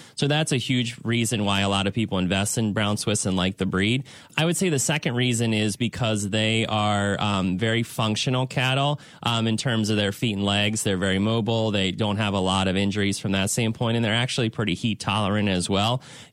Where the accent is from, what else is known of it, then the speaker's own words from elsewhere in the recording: Pennsylvania, United States; I mean, I grew up in Pennsylvania. We only had Holsteins, and the story goes at our county fair